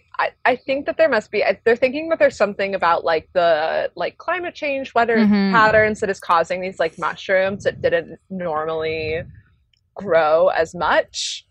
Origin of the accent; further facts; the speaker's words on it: Colorado, United States; One time my dog, when I was growing up in Colorado